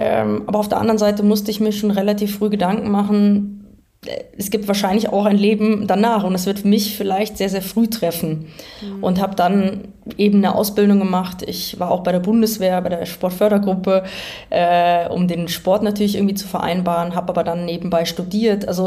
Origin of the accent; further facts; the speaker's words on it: Bad Neuenahr-Ahrweiler, Rhineland-Palatinate, Germany; Ich komme ja selber aus der Nähe von Köln, also Bad Neuenahr-Ahrweiler ist meine Heimat.